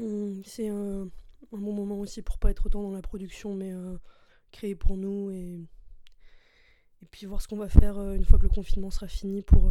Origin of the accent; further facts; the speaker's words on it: La Feuillée, Brittany, France; now in Strasbourg, France; je suis originaire de La Feuillée, mais j'étudie à Strasbourg cette année aux Arts Déco.